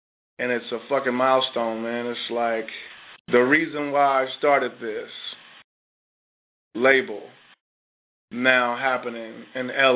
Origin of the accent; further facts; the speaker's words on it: Kansas City, Missouri, United States; A lot of shit is artificial, and we're from Kansas City, and we're real people, you know what I mean?